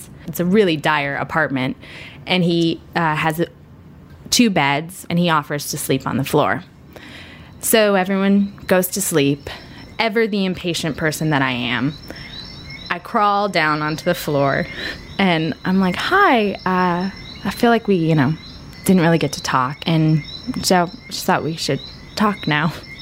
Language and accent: English; United States; as an American woman, I'm so typically, like, I'm like, oh, well, like, what are the top three qualities?